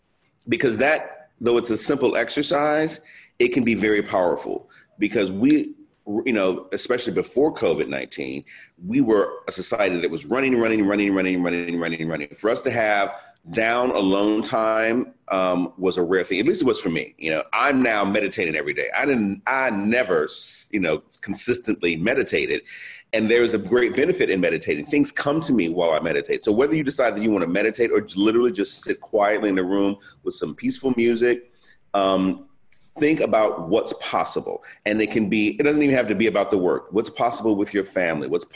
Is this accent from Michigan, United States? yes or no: yes; Detroit, Michigan, United States; I feel like I cut my teeth growing up in Detroit because, I'm a kid. I grew up in the 60s and 70s in Detroit, so I was there when the riots happened.